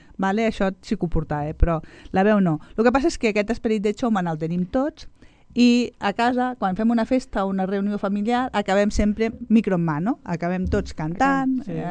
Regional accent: Sabadell, Catalonia, Spain; born there; perquè nosaltres som de Sabadell, ja us ho vaig dir al primer programa, soc nascuda a Sabadell

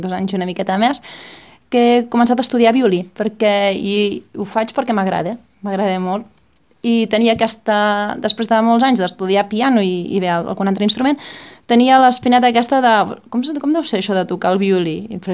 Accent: Reus, Catalonia, Spain; now in L'Espluga de Francolí, Spain; De petita vivíem a Reus, llavors vam vindre a viure aquí a l'Espluga i vaig seguir amb el piano i amb el llenguatge.

